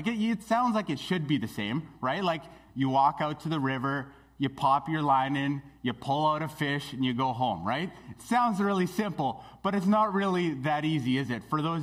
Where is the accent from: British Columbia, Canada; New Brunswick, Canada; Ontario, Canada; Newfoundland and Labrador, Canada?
British Columbia, Canada; Smithers; I'm from Smithers. My family moved there when I was about five or six, and I grew up there. I graduated high school there. I love this area of British Columbia, this Pacific Northwest.